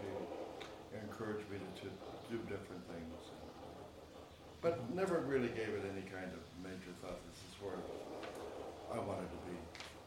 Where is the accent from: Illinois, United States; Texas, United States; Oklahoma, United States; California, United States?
California, United States; Garden Grove; born there; Five children, moved to California, probably late 30s, I guess. I was born in California.